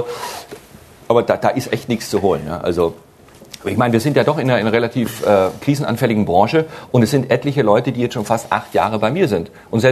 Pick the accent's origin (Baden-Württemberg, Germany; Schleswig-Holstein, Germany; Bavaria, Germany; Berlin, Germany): Baden-Württemberg, Germany; Und ich als Schwabe habe damit gar nichts am Hut.